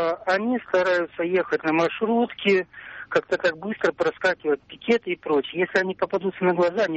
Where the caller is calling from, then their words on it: Saint Petersburg, Russia; Санкт-Петербург.